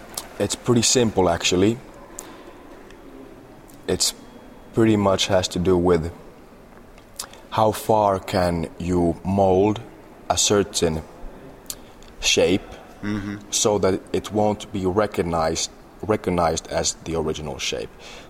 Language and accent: English; Helsinki, Uusimaa, Finland; I was born and raised in Helsinki. Mm-hmm. My father is Nigerian and my mother is Finnish.